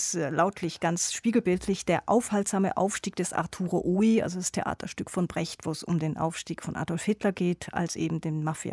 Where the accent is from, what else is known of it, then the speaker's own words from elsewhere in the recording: Switzerland; Ja, als Schweizerin denkt man natürlich sofort an Max Frischs Tagebücher aus den 60er, 70er Jahren